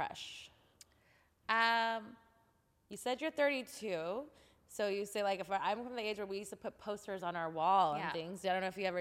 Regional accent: Texas, United States; we're blunt, straight to the point, you know, I mean, me as a Texan.

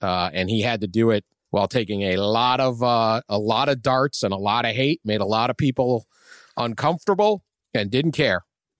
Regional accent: Boston, Massachusetts, United States; The Big East at when I was growing up in Boston, I mean, it was practically as big as the NBA.

